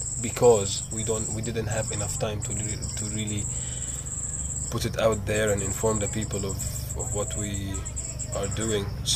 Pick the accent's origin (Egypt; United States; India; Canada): Egypt; Cairo, Cairo Governorate; English is a second language; moved away as an adult; I'm from Egypt, from Cairo. I finished high school and I think I escaped from Cairo because as you said, it's a monstrous city.